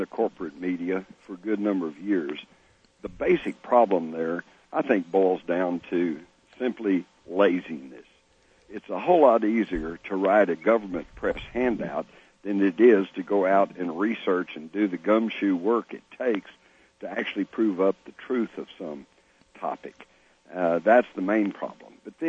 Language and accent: English; Texas, United States; Well, excuse me, I grew up in Texas. We all had guns. We took guns to school.